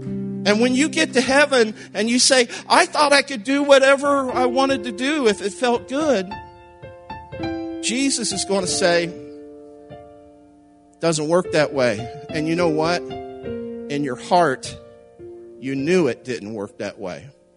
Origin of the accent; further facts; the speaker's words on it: Columbus, Ohio, United States; I need to tell you something, because we are from Columbus, Ohio.